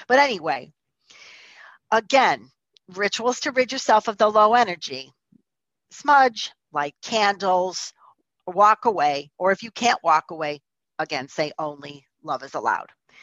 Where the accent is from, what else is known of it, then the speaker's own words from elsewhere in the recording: Chicago, Illinois, United States; also born or lived in Orlando; So as you may or may not know, I'm born and raised in Chicago, but for 2.5 years, I lived in Orlando.